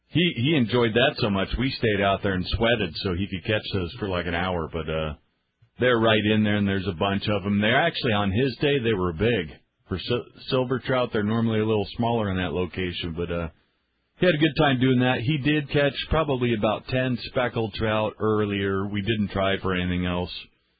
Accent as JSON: {"language": "English", "region": "Arizona", "country": "United States", "said": "Well, I'm from Arizona."}